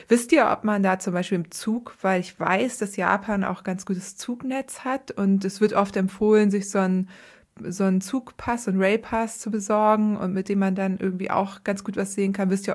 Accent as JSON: {"language": "German", "region": "Northern Germany", "country": "Germany", "said": "Und ich komme ja hier aus dem Norden"}